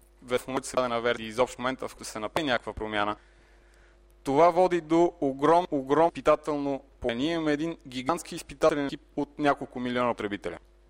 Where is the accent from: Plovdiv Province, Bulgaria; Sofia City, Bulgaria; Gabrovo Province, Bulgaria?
Sofia City, Bulgaria; Sofia; Аз съм българин, роден съм и съм израсъл в София, работя тук, работя вкъщи